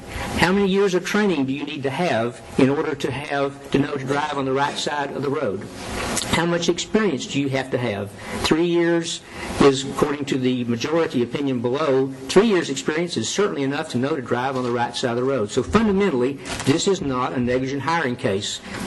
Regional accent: Texas, United States; It changed a lot since I grew up in Jack County, and it's a lot bigger, and it's kind of a bedroom community now of the Fort Worth area.

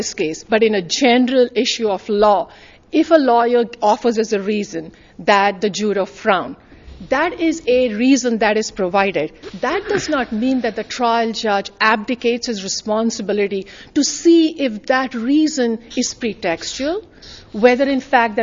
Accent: India; I am from India. We move our hands while talking, okay?

